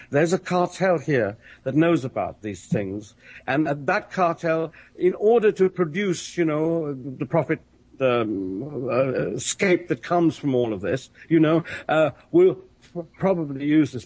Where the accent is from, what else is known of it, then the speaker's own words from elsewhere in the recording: United Kingdom; and let me tell you, as a Brit, I acknowledge that.